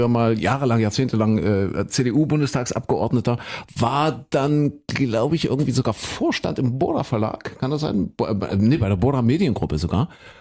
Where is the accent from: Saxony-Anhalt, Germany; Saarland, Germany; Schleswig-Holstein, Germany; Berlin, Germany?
Saxony-Anhalt, Germany; Bitterfeld; born there; Trifft man sich nicht in dieser Welt, dann trifft man sich in Bitterfeld. Ich komme ja aus der Ecke, gebürtig eigentlich.